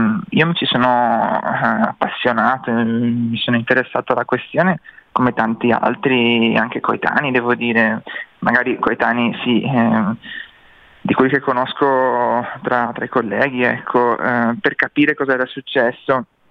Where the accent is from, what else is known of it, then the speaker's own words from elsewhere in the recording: Mestre, Veneto, Italy; now in Milan, Italy; Io sono di Mestre, sì, sono nato a Mestre, sono cresciuto in un paesino della provincia veneziana, vicino a Mestre, ho studiato a Venezia all'università, mi sento e sono veneto, anche se vivo a Milano da un po' di anni.